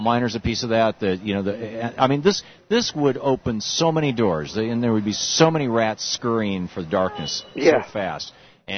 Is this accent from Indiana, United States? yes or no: no; Lansing, Michigan, United States; speaking as one Michigander to another, I grew up in Lansing, Michigan, and lived there for the first 27 years of my life. I was born in Grand Rapids, grew up in Lansing.